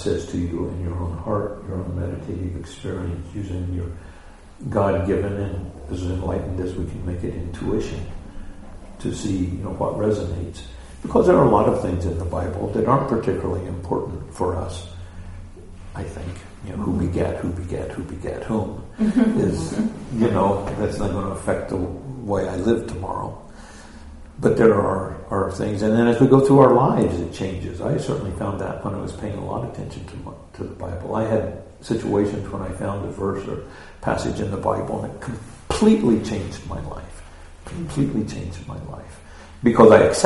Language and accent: English; United States; I'm an American. I speak English.